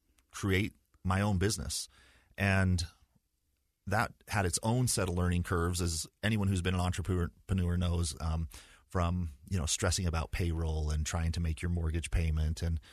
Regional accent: Provo, Utah, United States; born or raised there

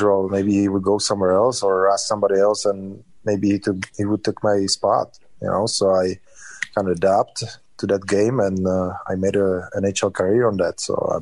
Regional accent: České Budějovice, South Bohemian Region, Czechia; English is a second language; It's a different one, but it's still in my hometown.

